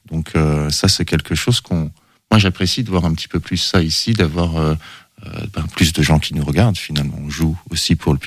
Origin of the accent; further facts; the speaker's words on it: Canada; Moi, je suis canadien, je viens un peu d'une terre où le baseball, on aime bien ça.